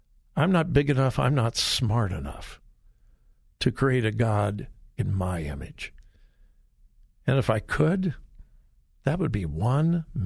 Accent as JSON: {"language": "English", "region": "California", "country": "United States", "tie": "born or raised there", "said": "All right, California, my home state, is up to the weird and wacky again"}